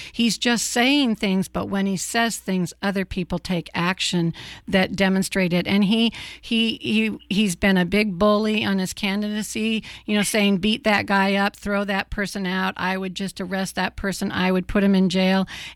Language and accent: English; Oregon, United States; I grew up in Eastern Oregon, and I remember when I first moved to... which town was that? maybe it was Pendleton, near the Umatilla Reservation